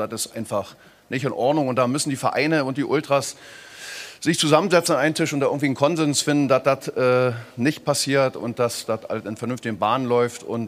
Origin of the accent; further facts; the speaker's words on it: East Germany, Germany; Ich bin aus dem Osten